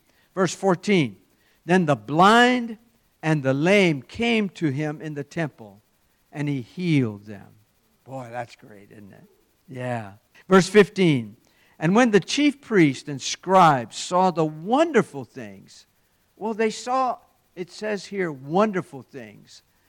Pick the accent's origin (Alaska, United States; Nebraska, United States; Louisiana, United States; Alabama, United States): Louisiana, United States; Golden Meadow; I was born and raised on Bayou Lafourche, Louisiana. Anybody ever been to Golden Meadow? I was born in, nobody here, Golden Meadow, Louisiana?